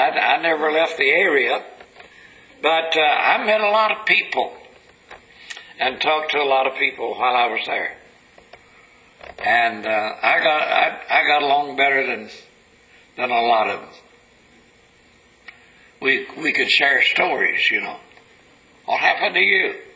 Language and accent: English; Texas, United States; I can remember growing up in East Texas on the farm.